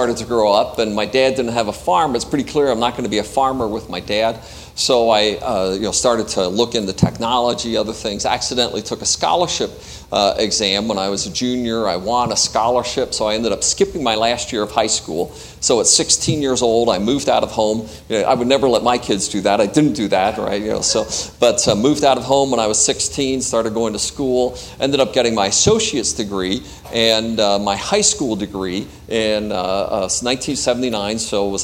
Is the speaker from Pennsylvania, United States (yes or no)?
yes; Pennsylvania, United States; I'm originally from Pennsylvania, the Pennsylvania Dutch farm country.